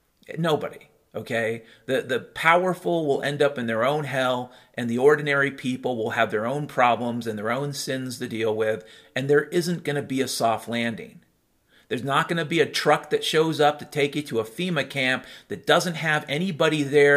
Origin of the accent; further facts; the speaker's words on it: Ireland; I'm an Irishman, I can tell you.